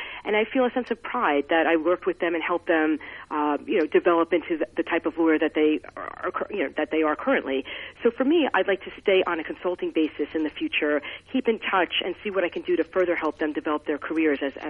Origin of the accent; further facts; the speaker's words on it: Flemington, New Jersey, United States; now in Manhattan, United States; I really appreciate, as I get older, how much I enjoyed growing up in Flemington. Obviously, it's very different from Manhattan